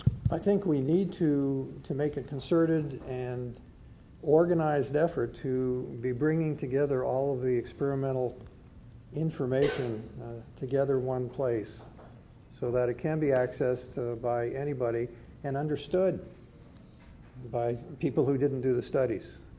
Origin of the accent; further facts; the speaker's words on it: New Hampshire, United States; I come from New Hampshire. Sometimes I say data.